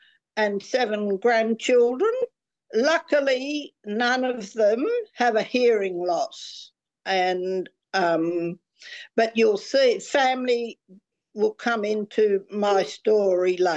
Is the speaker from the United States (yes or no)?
no; Perth, Western Australia, Australia; moved away as an adult; I came from Perth originally about 10 years ago, 15 years ago